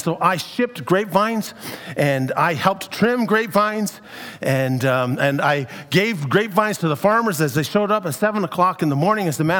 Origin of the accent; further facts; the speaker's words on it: Ontario, Canada; When I grew up in the Niagara region, and so for all of my life, many times when I was living in Niagara, I was living right beside either a peach orchard or a vineyard.